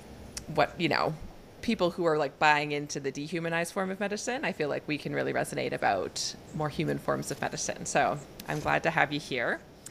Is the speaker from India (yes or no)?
no; Canada; I'm a Canadian family physician